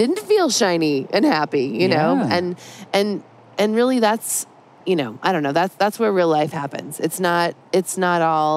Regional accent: Stockton, California, United States; Stockton, California. It's my hometown. It's where I was born and raised.

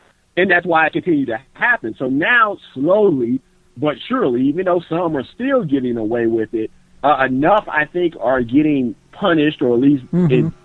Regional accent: United States; born there; The reason mm-hmm. being is, you know, I was born in America, you know.

